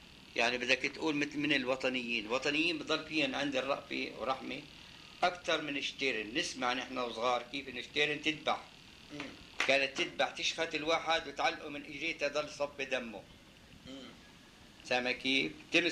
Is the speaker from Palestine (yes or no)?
yes; Haifa, Palestine; moved away; انا لما طلعت من حيفا ركبنا بالترين تبع عكا ونزلنا بعكا، تركبنا ببوسطة.